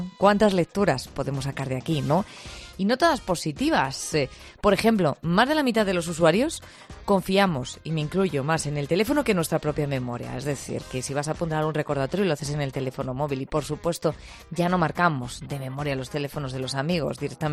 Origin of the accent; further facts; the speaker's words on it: Spain; que dice que los españoles, atención, somos los europeos que más usamos los móviles, una media de 3 horas 27 minutos al día.